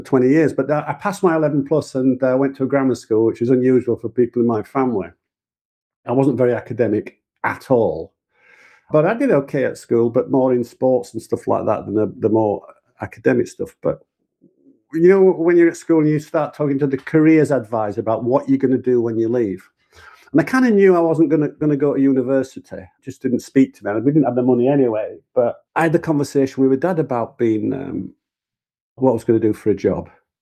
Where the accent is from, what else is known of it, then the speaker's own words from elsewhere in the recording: Yorkshire and the Humber, United Kingdom; I grew up in Yorkshire, although my dad was a Scouser. And my mom was from Sunderland.